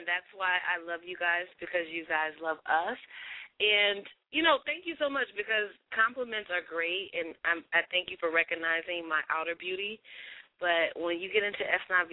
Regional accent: Milwaukee, Wisconsin, United States; now in New York, United States; So I'm from Milwaukee, Wisconsin, and I moved to New York to pursue my singing career, which is why you and I are on the phone tonight.

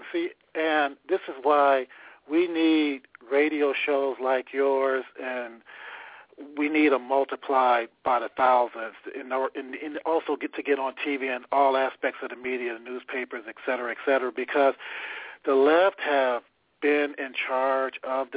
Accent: Detroit, Michigan, United States; I was born and raised in Detroit, and Detroit has fallen on hard times of late.

